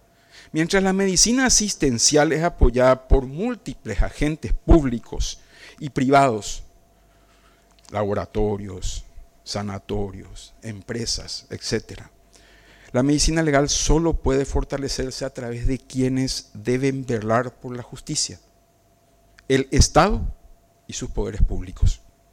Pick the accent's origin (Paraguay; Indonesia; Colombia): Paraguay; de la cual formo parte como representante paraguayo